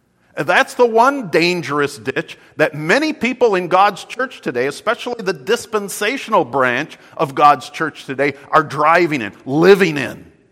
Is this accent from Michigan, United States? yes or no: yes; Michigan, United States; I'm old enough to remember growing up in West Michigan in the 1970s